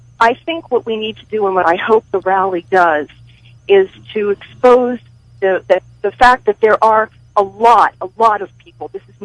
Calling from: Arlington, Virginia, United States; I'm calling from Arlington, Virginia.

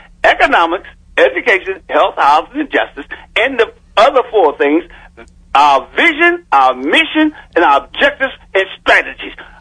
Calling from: Baltimore, Maryland, United States; I'm calling from Baltimore.

